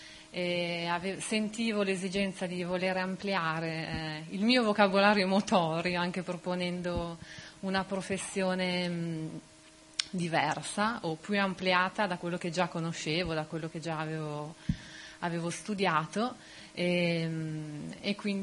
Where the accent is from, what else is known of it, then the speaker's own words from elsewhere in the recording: Milan, Lombardy, Italy; io sono di Milano